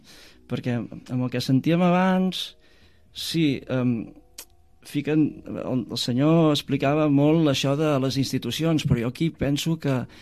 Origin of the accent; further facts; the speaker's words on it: Cal Rosal, Catalonia, Spain; quan jo sóc de Cal Rosal, on hi ha el convent, fa 28 anys que vaig començar el projecte, però és que jo estudiava allà